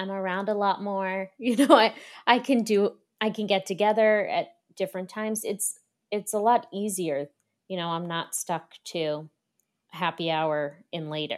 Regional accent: Boston, Massachusetts, United States; Since I grew up in Boston in dating there and I was on the apps

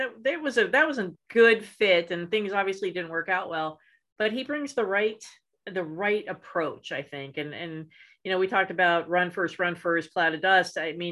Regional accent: Cincinnati, Ohio, United States; I grew up in Cincinnati, so I love the Michigan Ohio State game since I was a little kid.

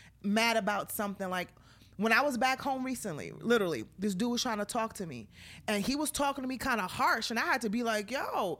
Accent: Brooklyn, New York, United States; And I'm from Brooklyn and I'm the baby sister. You know, my dad is an immigrant. My mom is an immigrant.

